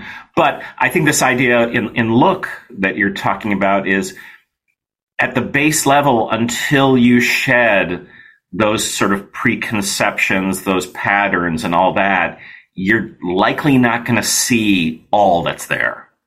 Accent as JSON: {"language": "English", "country": "United States", "tie": "born or raised there", "said": "I remember my dad was in media, and I grew up here in the States"}